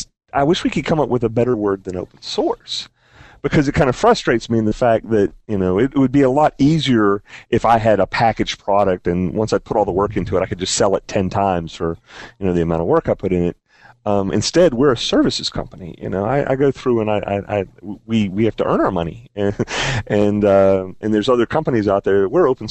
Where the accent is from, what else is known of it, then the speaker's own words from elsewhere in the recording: North Carolina, United States; I'm Southern. I'm from North Carolina.